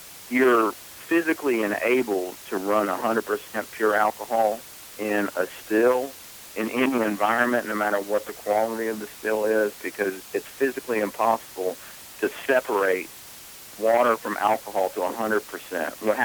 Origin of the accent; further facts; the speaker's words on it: Reidsville, North Carolina, United States; I'm originally from Reidsville, North Carolina, which is just north of Greensboro. And as a boy, I used to eat muscadines off my neighbor's vine all the time by my grandma's house